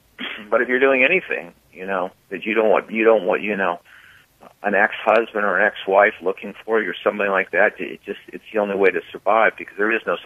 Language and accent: English; Colorado, United States; I always wanted to be a ski racer. I grew up in Colorado, a downhill racer.